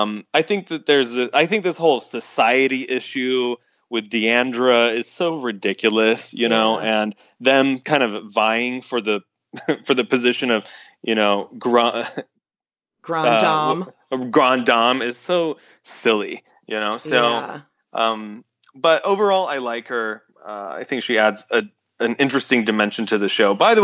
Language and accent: English; Georgia, United States